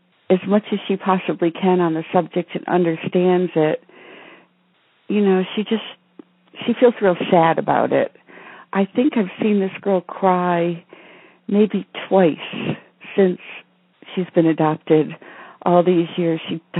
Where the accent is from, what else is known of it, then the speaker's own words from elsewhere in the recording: Massachusetts, United States; now in Vermont, United States; No, I'm from the Berkshires in Massachusetts, similar, mm-hmm. not too far away.